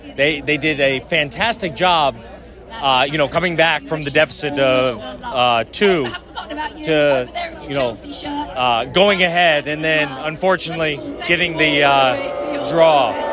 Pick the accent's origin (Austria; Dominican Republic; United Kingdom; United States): United States; Virginia Beach, Virginia; I come from Virginia Beach, Virginia.